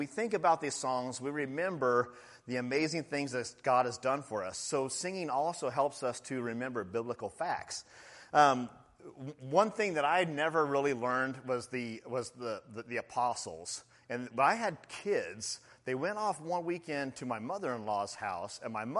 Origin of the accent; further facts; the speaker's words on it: Kansas, United States; So anyway, I learned that back in Kansas. I'm from Kansas, so maybe it's a Kansas thing.